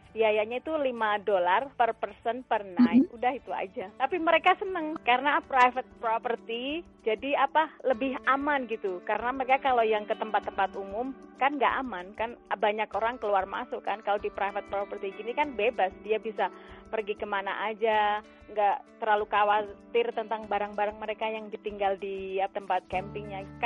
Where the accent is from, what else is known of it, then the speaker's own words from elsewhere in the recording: Indonesia; Indonesian is a second language; moved away; Aku dari Indonesia, bahasa Inggrisku kurang bagus. Sekolah juga lulusan cuma SMA saja kan.